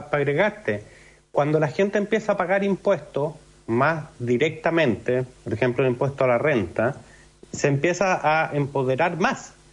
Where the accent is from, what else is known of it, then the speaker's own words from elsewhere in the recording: Chile; Somos extremadamente pocos chilenos los que pagamos impuestos.